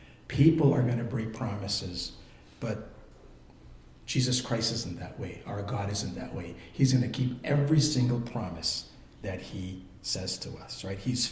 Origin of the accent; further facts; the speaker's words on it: Belize; I grew up in Belize, and my dad had a beautiful house right by the ocean.